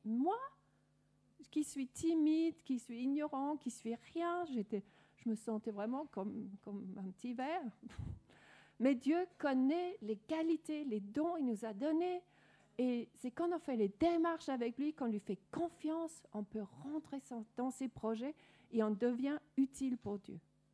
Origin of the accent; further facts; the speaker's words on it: Denmark; first language Danish; French is a second language; vous pouvez sûrement entendre de mon accent que je suis pas, ma langue maternelle n'est pas française, je suis danoise d'origine